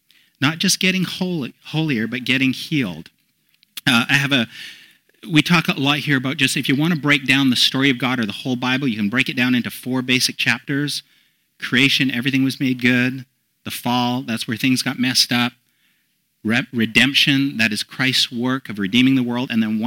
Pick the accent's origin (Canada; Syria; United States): Canada; British Columbia; Being from British Columbia, every summer we had forest fires.